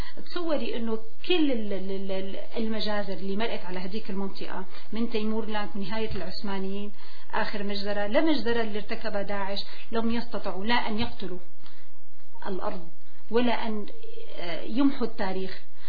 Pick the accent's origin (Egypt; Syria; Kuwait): Syria; أنا ما بقدر كسورية شوف سوريا